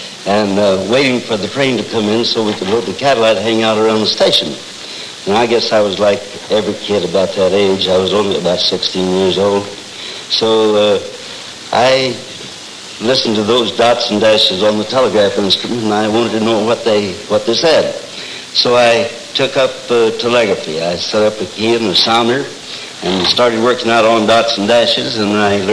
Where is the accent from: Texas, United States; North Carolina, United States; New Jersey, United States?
Texas, United States; also born or lived in Oklahoma; Well, I was born in Texas, went through high school there, and then I lived in Oklahoma for a number of years.